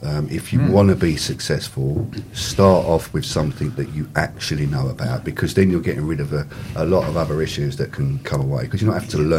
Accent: Bermondsey, London, United Kingdom; So I'm originally from Bermondsey in South London.

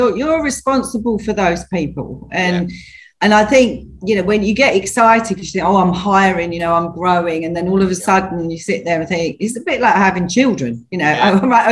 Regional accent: Wickford, East of England, United Kingdom; So I am an Essex girl, born and bred. I come from Wickford, so Basildon, sort of Wickford way originally, and then I moved to Colchester quite a few years ago now, over 30 years ago.

